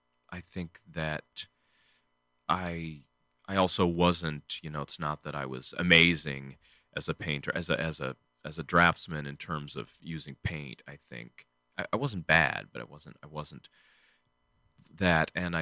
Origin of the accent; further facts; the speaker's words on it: Michigan, United States; I grew up in a small town in Michigan.